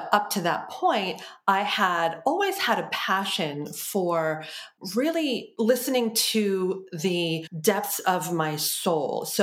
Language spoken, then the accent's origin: English; United States; now in Italy; I mean, clearly I'm from the States originally. I live in California, but we're doing an opportunity abroad right now where we're living in Italy for 5 months.